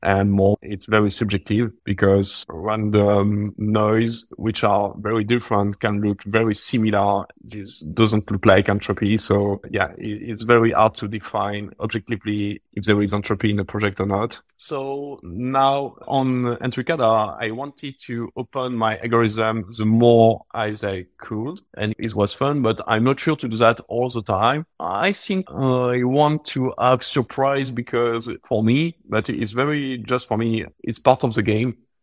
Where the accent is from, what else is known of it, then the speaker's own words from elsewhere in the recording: France; accent: French; English is a second language; Hope you could understand what I said with my strong French accent.